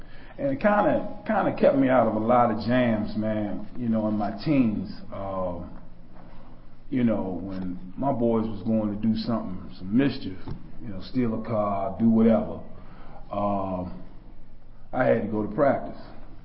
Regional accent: Washington, District of Columbia, United States; because I'm from Washington, D.C., but couldn't get clean in Washington, D.C.

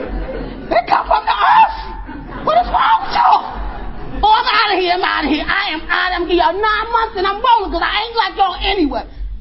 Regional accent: Philadelphia, Pennsylvania, United States; I come from North Philadelphia. We fight.

